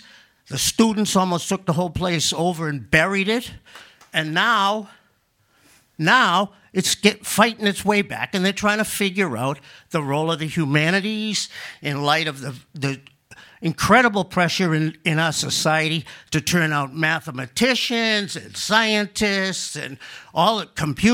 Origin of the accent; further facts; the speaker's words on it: Allston, Massachusetts, United States; I come from Allston.